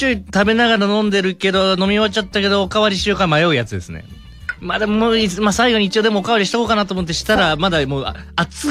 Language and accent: Japanese; Izumo, Shimane, Japan; これ、うちの田舎の出雲の宍道湖ではしじみがもう有名ですから。